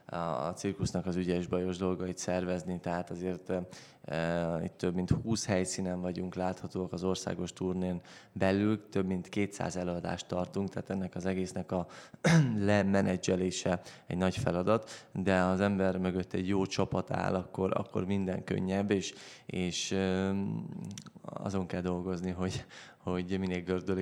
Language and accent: Hungarian; Budapest, Hungary; 7. generációs cirkusz családból származom, és tulajdonképpen Zuglóban nőttem fel, úgyhogy ide kötnek a szálak. Bölcsödébe, óvodába, iskolába és Zuglóba jártam, úgyhogy mondhatjuk, hogy törzsgyökeres zuglói vagyok.